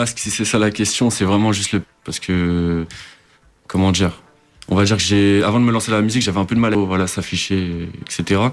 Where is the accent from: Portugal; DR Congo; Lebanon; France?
Portugal; Algarve; parce que moi je suis originaire de l'Algarve